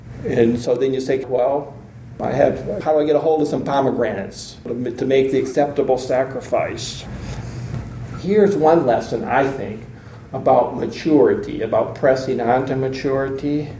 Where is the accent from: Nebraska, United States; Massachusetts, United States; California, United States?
California, United States; We're from Southern California. What are we supposed to do?